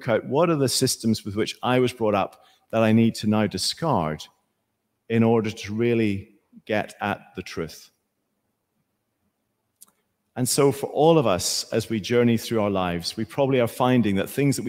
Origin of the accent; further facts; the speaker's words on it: Northern Ireland, United Kingdom; with my accent, I don't come from these parts. I do come from the very north of Ireland. And I was born at the end of 1970.